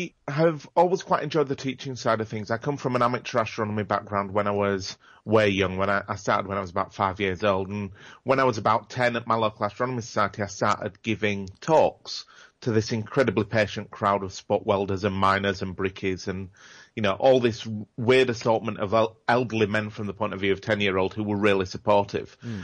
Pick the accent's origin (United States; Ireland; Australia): Australia; So that's really good news for us as Australian space researchers.